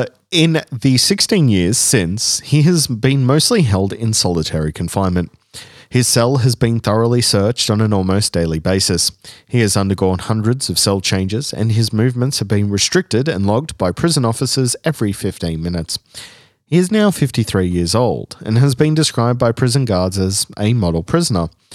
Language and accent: English; Australia; I can tell you this on behalf of as an Australian man, I don't need her fucking defending me.